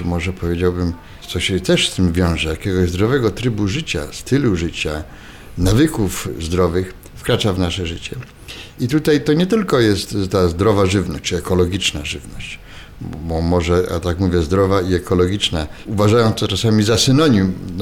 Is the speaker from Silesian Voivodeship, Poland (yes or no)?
yes; Zabrze, Silesian Voivodeship, Poland; Ja się wychowywałem w Zabrzu, w mieście, gdzie było kilka koksowni.